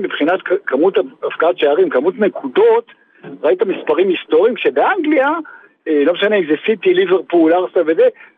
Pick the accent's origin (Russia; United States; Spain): Spain; אצלנו בספרד, באנגליה, בצ'ילה, יש ירידה חריפה ברמת השופטים